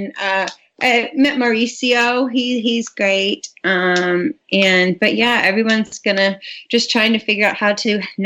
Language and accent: English; Georgia, United States; now in Malibu, United States; growing up in Georgia and seeing 90210, I mean, that was like California.